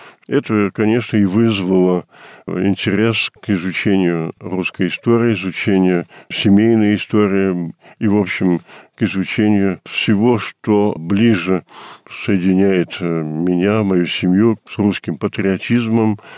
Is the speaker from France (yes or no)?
yes; France; я родился во Франции, учился во Франции, образование получил во французских лицеях. И, естественно, кроме французского образования, я вот намекнул на то, что были русские школы, конечно, меня родители туда тоже посылали.